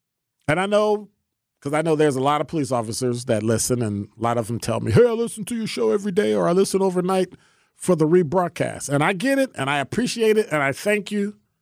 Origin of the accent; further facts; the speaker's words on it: Chicago, Illinois, United States; When I was growing up in Chicago, we lived on a second floor over a tavern and an insurance company.